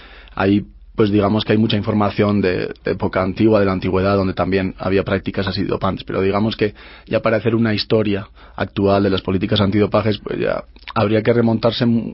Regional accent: Orio, Basque Country, Spain; practicaba remo y competía ya pues en el club de mi pueblo, de Orio

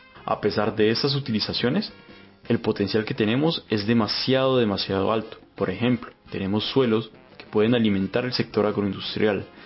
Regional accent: Puerto Tejada, Cauca, Colombia; Nací y crecí en Puerto Tejada, un municipio alegre y bullanguero de afrodescendientes ubicado al norte del departamento del Cauca, en Colombia, a tan solo unos minutos de mi Cali bella.

